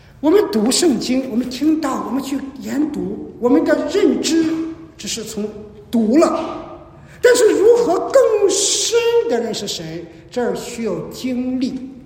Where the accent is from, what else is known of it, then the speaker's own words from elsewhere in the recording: China; now in Canada; 可能是我们中国人的神那个天等等